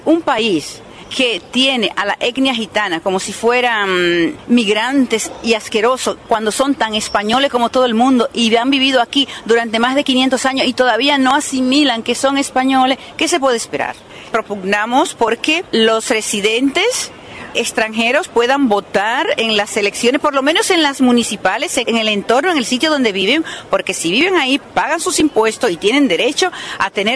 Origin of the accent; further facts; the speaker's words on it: Dominican Republic; Yo soy de República Dominicana y el colectivo LGTB en Dominicana hace sus marchas, tiene sus espacios